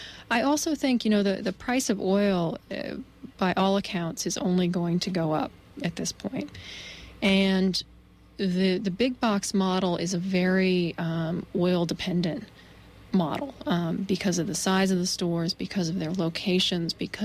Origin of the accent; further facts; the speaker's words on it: Maine, United States; Maine, my home state, just this last year passed a landmark law